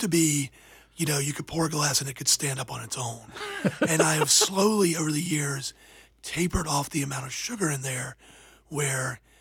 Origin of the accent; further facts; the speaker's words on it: St. Simons Island, Georgia, United States; But when I was growing up on the beach in St. Simons Island, Georgia